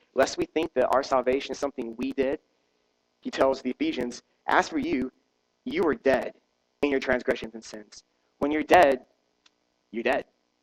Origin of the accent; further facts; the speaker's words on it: South Carolina, United States; I grew up in South Carolina for most of my childhood, and in the Lowcountry of South Carolina, it's very muggy, even muggier than this, surprise, a lot of marshland, and so we have snakes.